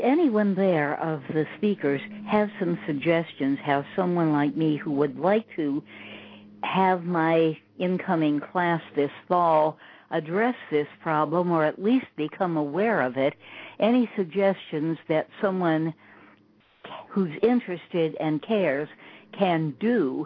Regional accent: Chicago, Illinois, United States; from Chicago, a teacher at the Roosevelt University in Chicago, which I have been for 22 years

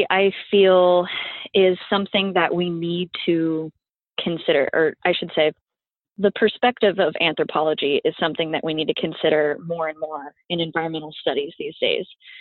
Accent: Colorado, United States; Growing up in Colorado, I was surrounded by the mountains and always loved environmental science

